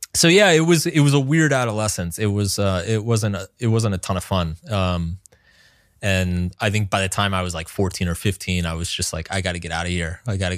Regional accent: American South, United States; I grew up in the American South. So I grew up very religious, very conservative, and I'm neither of those things.

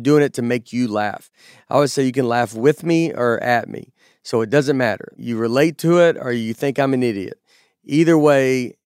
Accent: Nashville, Tennessee, United States; And so we grew up in Nashville

